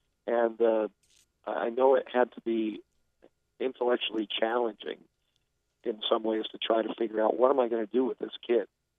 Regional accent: Princeton, New Jersey, United States; also born or lived in New York City, United States / Boston, United States; I was actually born in New York City. When I was about 8 years old, we moved to Princeton, New Jersey. Spent the next 10 years there, then went to college up in Boston and worked there for a couple of years after college.

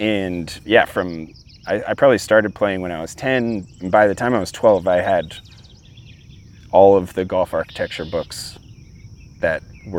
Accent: Arlington, Virginia, United States; I grew up in Arlington, Virginia.

